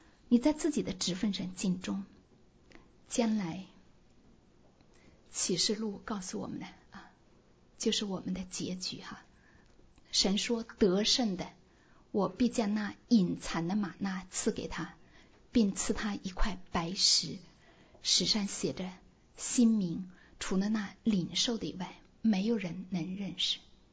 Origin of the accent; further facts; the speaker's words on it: China; 我们中国人说的话，我们自己和我们周围的人可能会把我们看扁呢